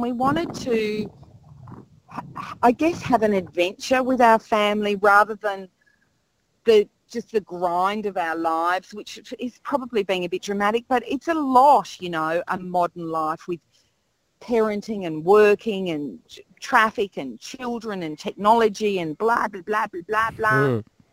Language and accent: English; Queensland, Australia; I'm a Queenslander.